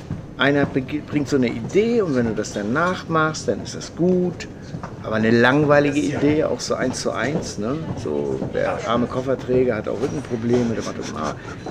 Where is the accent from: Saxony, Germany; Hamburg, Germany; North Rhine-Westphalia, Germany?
Hamburg, Germany; accent: Hamburg dialect; Ich hatte so einen krassen Hamburger Dialekt, ich komme aus Hamburg. Das hat sich jetzt gut abgeschliffen über die Jahrzehnte